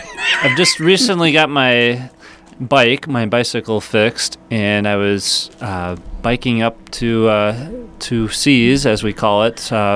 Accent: Minnetonka, Minnesota, United States; Well, I grew up in Minnetonka, the parish there is St. Therese in Deep Haven. I went to Minnetonka school, so I'm a skipper.

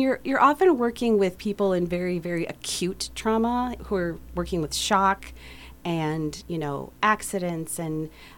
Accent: Iowa, United States; also born or lived in Portland, Oregon; now in Minneapolis, United States; I grew up actually in rural Northwest Iowa and came to college and went to St. Olaf College. And I have, minus 1 year that I spent in Portland, Oregon, I have lived in the Twin Cities since 2002.

